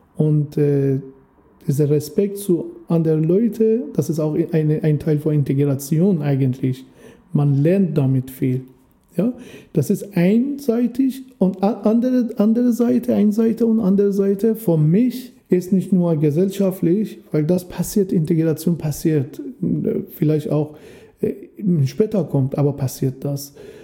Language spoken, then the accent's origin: German; Iran; German is a second language; Ich bin 6 Monate oder 7 Monate vor der Revolution, islamische Revolution im Iran geboren. Das heißt, ich bin mit der Revolution aufgewachsen im Iran.